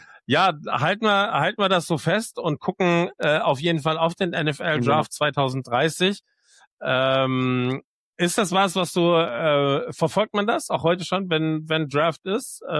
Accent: Oberhausen, North Rhine-Westphalia, Germany; born there; Ich bin ja gebürtiger Oberhausener

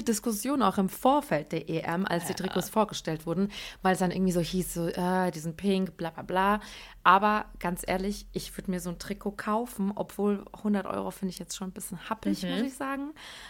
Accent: Darmstadt, Hesse, Germany; Ich komme ja aus Darmstadt.

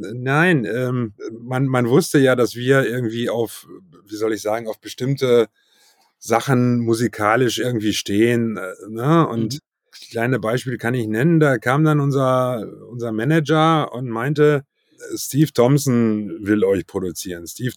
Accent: North Rhine-Westphalia, Germany; ich komme aus Ostwestfalen, also zwischen Teutoburger Wald und Wiengebirge.

